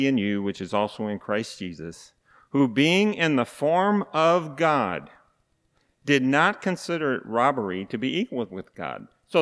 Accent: East St. Louis, Illinois, United States; born there; Now, I was born in East St. Louis, Illinois, and I loved Motown music when I was growing up.

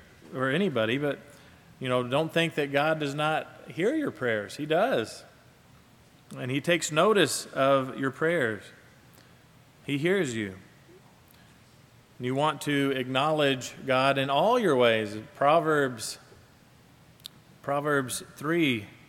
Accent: Kentucky, United States; growing up in the Bible Belt in Kentucky, quite a few friends would attend that prayer group

